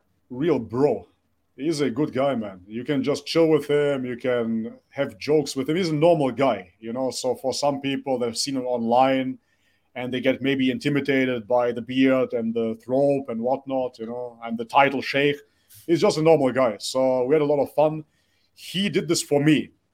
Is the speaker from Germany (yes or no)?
yes; Germany; also born or lived in North Macedonia; So nationally, I'm coming from Macedonia. I grew up in Germany, but ethnically, I can only identify with Bulgarian.